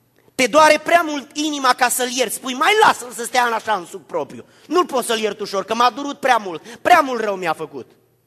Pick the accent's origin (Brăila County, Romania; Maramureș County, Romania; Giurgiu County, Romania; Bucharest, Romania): Giurgiu County, Romania; Bălănoaia; born there; m-am născut în Bălănoaia, că am trăit în Giurgiu